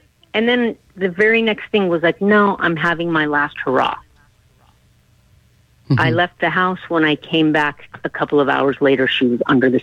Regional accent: Los Angeles, California, United States; I grew up all over the place. I started out in L.A., but I did some of my childhood in Buenos Aires, and I've lived in Mississippi, Louisiana, Texas, Canada, Spain, Argentina, everywhere.

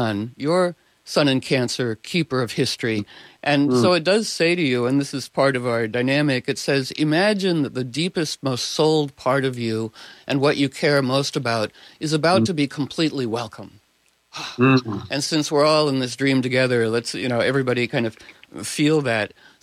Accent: Washington, District of Columbia, United States; So, yes, growing up in Washington, D.C., for some mysterious reason, I always loved the call to prayer.

